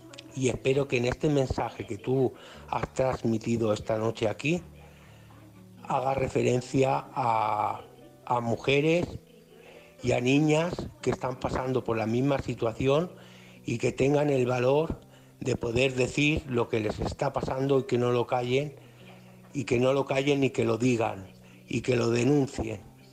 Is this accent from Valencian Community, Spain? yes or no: yes; Alcoy, Valencian Community, Spain; os escucho todas las noches, soy de Alcoy, Alicante.